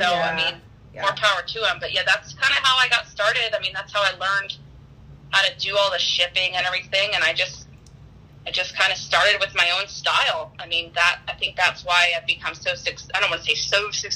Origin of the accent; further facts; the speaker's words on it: Daytona Beach, Florida, United States; also born or lived in Wisconsin / California; I, like I said, I grew up in Daytona Beach. I went to college. I mean, I've kind of been all over the place. Went to college in Wisconsin.